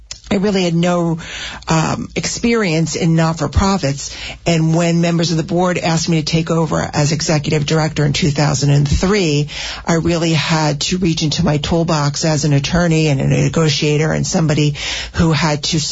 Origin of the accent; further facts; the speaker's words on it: Parsippany, New Jersey, United States; I'm originally from Parsippany. I went to Parsippany High School, as did my husband.